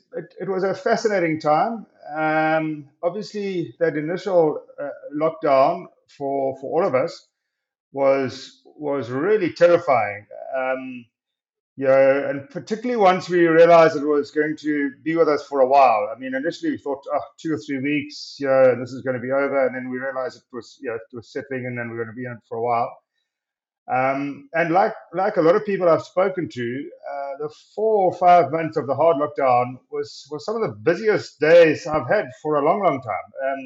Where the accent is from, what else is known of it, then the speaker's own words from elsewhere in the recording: Dundee, KwaZulu-Natal, South Africa; Grew up in Dundee. I went to school there and then went off to broaden my horizons